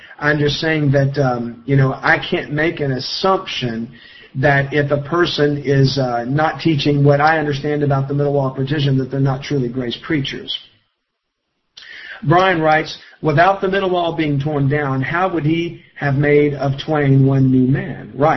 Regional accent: the South, United States; since I'm a Southerner.

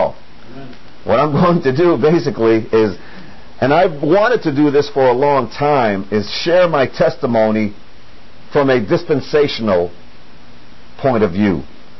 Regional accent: Maine, United States; I grew up in Northern Maine, and when I was 4 years old, my father died. I was sitting out front of our house in Maine and playing with some trucks

